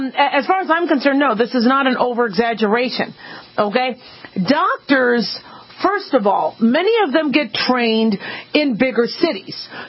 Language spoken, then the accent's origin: English; Nevada, United States; It, you know, something about growing up in Nevada and going to school in Nevada is Nevadans really take care of you.